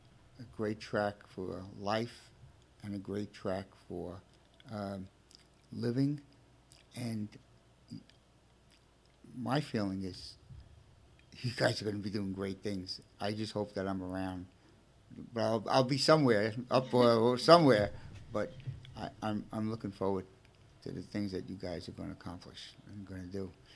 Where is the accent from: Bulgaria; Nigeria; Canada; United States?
United States; Brooklyn, New York; accent: Brooklyn; I know I can't replace you, but, you know, forgive my Brooklyn accent, okay?